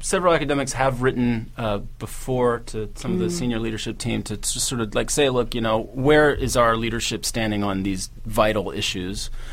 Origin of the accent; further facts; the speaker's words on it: New Zealand; I'm a Kiwi also